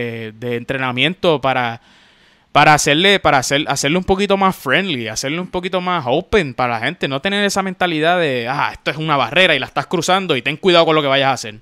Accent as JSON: {"language": "Spanish", "country": "Puerto Rico", "said": "nos afecta a nosotros como puertorriqueños"}